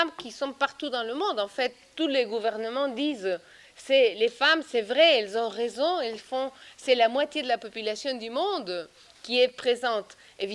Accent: Peru; moved away as an adult; now in Colombia; moi, je suis partie du Pérou et je suis allée travailler en Colombie

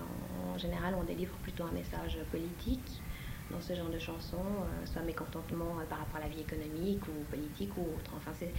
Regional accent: Geneva, Switzerland; je suis européenne, je viens de Suisse, je viens de Genève et j'aime votre musique

